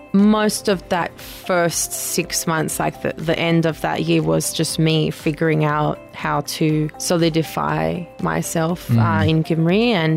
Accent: Sydney, New South Wales, Australia; also born or lived in New York; I am born in Sydney, Australia. Mm-hmm. I grew up there. I went to university there. Not very long before COVID, I had a small stint, I'll call it, living in New York.

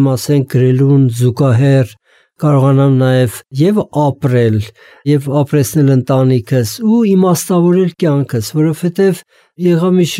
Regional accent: Gyumri, Shirak, Armenia; also born or lived in Yerevan; սկիզբը ասում եմ Գյումրին էր, որովհետեւ ես շատ-շատ ավելի հասուն, այսպես առաջացած տարիքում զգացի ծննդավայրիս զմայլանքը, գեղեցկությունը

